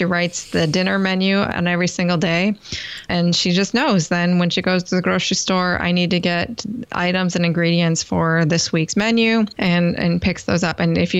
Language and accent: English; Wisconsin, United States; Well, I told you I'm from Wisconsin.